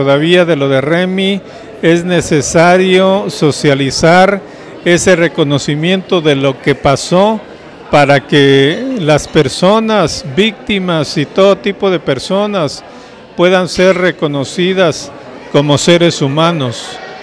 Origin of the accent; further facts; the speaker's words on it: El Progreso, Guatemala; moved away; soy originario del Departamento del Progreso y hace alrededor de 30 años yo me fui para servir en la diócesis del Quiché.